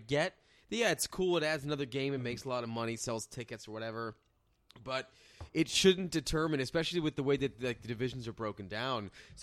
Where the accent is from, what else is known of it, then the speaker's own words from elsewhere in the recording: Texas, United States; I'm from Texas and I talk like I'm from New York.